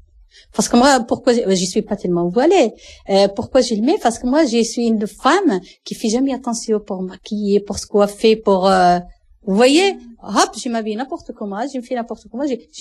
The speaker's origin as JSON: {"language": "French", "town": "Marrakesh", "region": "Marrakesh-Safi", "country": "Morocco", "second_language": "French", "moved": "as an adult", "said": "Je suis marocaine, de Marrakech. J'ai 52 ans. Je suis venue à 70."}